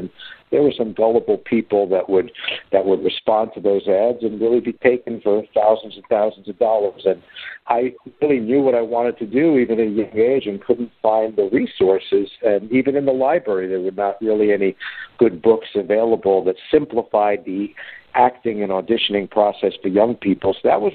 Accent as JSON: {"language": "English", "town": "New York City", "region": "New York", "country": "United States", "tie": "born or raised there", "said": "I've known since I was a little itty-bitty tyke growing up in the Bronx, New York, since I was about 4 or 5 years old."}